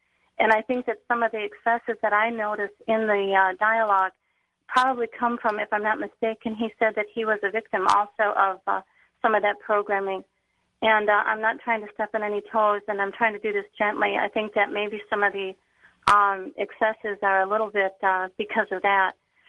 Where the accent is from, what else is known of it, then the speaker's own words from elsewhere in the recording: Baltimore, Maryland, United States; I'm from Baltimore.